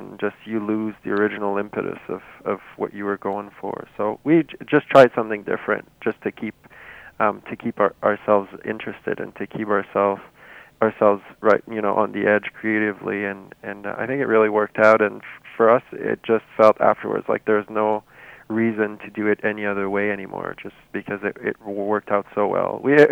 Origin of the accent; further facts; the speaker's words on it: Sherbrooke, Quebec, Canada; we're all from Sherbrooke originally